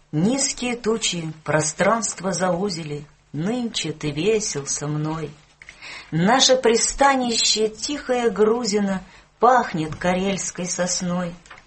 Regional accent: Bugulma, Tatarstan, Russia; now in Saint Petersburg, Russia; я уроженка Приуралья, есть такой город Бугульма. Вот. Я приехала в Ленинград, тогда это был Ленинград

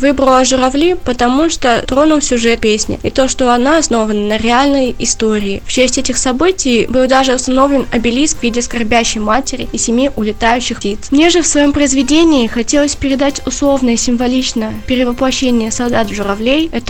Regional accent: Smolensk Oblast, Russia; я сама из Смоленской области и прохожу обучение в Ленинградском государственном университете имени Пушкина, но до этого я получила образование в Ивановской области, в поселке Палех

